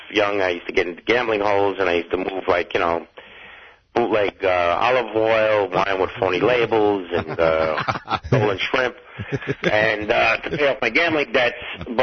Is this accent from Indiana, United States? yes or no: no; Brooklyn, New York, United States; Oh, growing up in Brooklyn, that's what they know. Are you kidding?